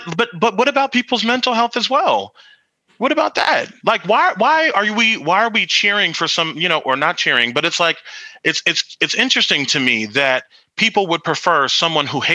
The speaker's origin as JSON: {"language": "English", "town": "Philadelphia", "region": "Pennsylvania", "country": "United States", "said": "that's just because I'm from Philly and I, you know, we're just a little rough around the edges anyway"}